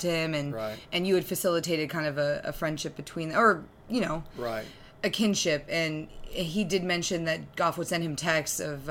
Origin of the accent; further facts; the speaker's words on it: California, United States; we went to high school at the same place, so we're both from Marin.